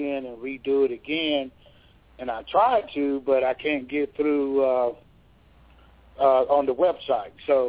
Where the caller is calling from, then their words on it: Georgia, United States; I'm calling from Georgia, and I was working at this mental hospital, Benna, and they closed it.